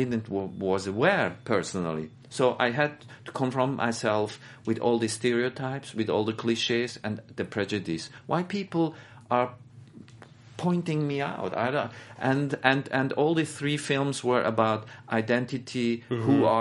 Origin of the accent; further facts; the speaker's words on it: Switzerland; also born or lived in Baghdad, Iraq; I grew up in Switzerland since I came as a child to Switzerland.